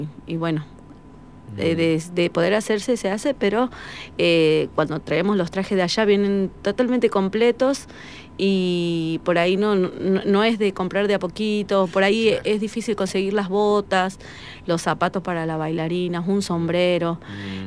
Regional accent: Jujuy, Argentina; moved away as an adult; por el 2019, yo soy de Jujuy. Uh-huh. Y vine acá a vivir, a probar, como por así decirlo, suerte.

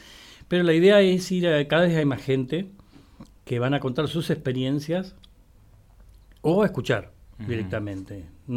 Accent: Viedma, Río Negro, Argentina; soy de acá de Viedma y de chico escuchaba cosas que pasaban en la lobería.

